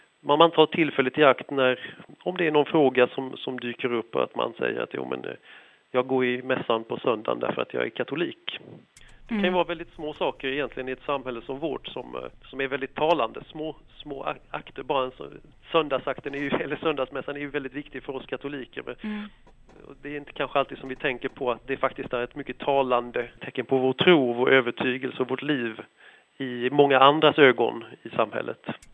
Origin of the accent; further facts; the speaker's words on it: Skåne, Sweden; Och sedan så följde sig så att jag kommer från Skåne och var i Lund